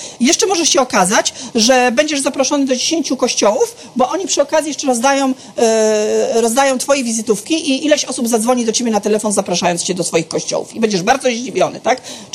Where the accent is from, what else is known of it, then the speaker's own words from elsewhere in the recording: Silesian Voivodeship, Poland; ja też jestem niestety pół Niemcem, Znaczy niestety, ja to kocham w sobie, pokochałam to. W mojej śląskości jest również bardzo dużo niemieckości